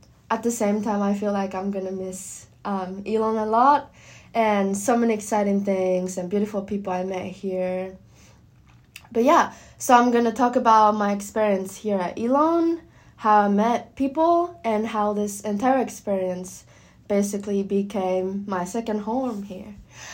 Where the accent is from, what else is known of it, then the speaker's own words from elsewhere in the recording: Japan; English is a second language; now in United States; I'm from Kansai Gaidai, Japan. I'm currently still studying at Elon University in the US.